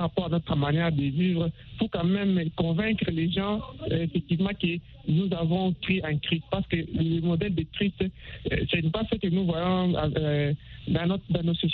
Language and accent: French; DR Congo; Ici, chez nous, à la République démocratique du Congo